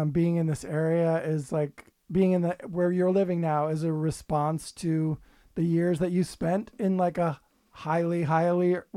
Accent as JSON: {"language": "English", "region": "California", "country": "United States", "tie": "born or raised there", "said": "I don't know if I told you but I grew up in the Bay Area."}